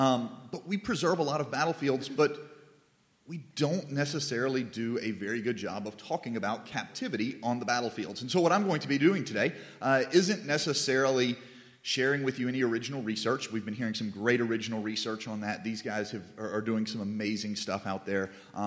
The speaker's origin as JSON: {"language": "English", "region": "Georgia", "country": "United States", "tie": "born or raised there", "said": "As Dr. White's mentioned, I grew up in Sumter County, Georgia, which is home to Andersonville Prison."}